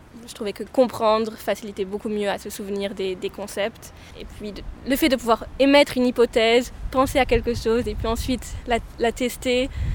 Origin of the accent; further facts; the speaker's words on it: Basel, Basel-Stadt, Switzerland; Alors, j'ai grandi à Bâle, j'ai fait ma scolarité à Bâle aussi, d'abord en français, puis en bilingue allemand et anglais.